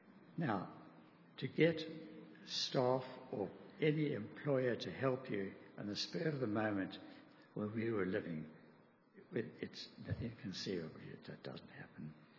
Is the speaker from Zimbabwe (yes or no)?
yes; Zimbabwe; also born or lived in South Africa; now in Australia; We're from Zimbabwe, Rhodesia, South Africa, before we came to Australia. And we had those blessings while we were there. I was brought up in a Christian home.